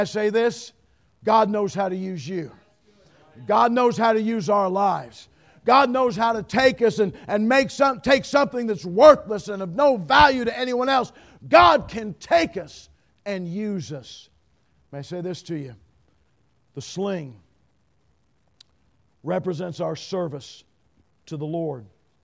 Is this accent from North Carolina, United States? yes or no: no; Middletown, Ohio, United States; Guys, I'm a city kid. I grew up in Middletown, Ohio. Where's Middletown?